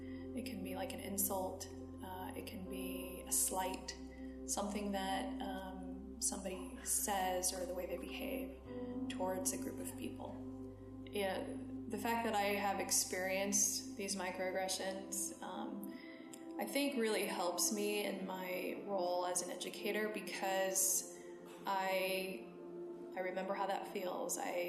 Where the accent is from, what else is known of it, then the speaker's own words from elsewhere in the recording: Fresno, California, United States; I'm from Fresno. I grew up here in the Central Valley. My parents also grew up here in California. They're first generation American.